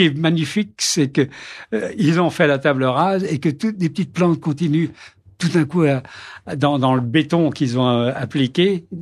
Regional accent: Chamalières, Auvergne-Rhône-Alpes, France; born there; mon père est né à Besançon. Moi, je suis né à Chamalières parce que mon père était chez Michelin à l'époque, qui était Clermont-Ferrand. Enfin, bref, voilà. On est des Alsaciens de la France de l'intérieur, comme on dit.

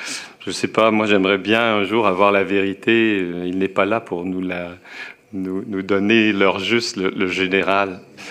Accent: Quebec, Canada; nous ne sommes pas les Français du Québec. Nous sommes des Québécois et des Québécoises de toutes origines

